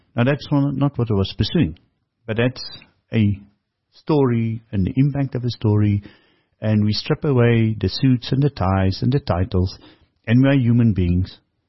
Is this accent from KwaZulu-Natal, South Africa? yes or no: no; Rustenburg, North West, South Africa; I grew up in Rustenburg